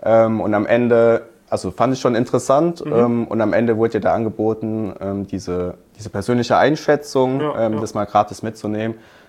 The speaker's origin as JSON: {"language": "German", "town": "Hockenheim", "region": "Baden-Württemberg", "country": "Germany", "said": "Also ich komme aus Hockenheimring, kennt man ja vielleicht."}